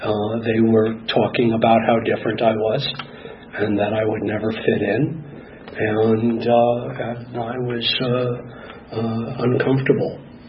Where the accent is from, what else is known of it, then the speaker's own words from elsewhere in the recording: Madison, Wisconsin, United States; born there; I was born in Madison, Wisconsin, to two parents who were polar opposites.